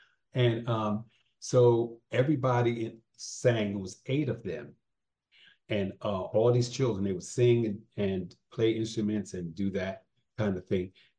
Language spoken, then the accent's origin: English; Wilmington, Delaware, United States; Growing up in Wilmington, Delaware, our pastime was going to the Delaware racetrack, I think called Delaware Park racetrack.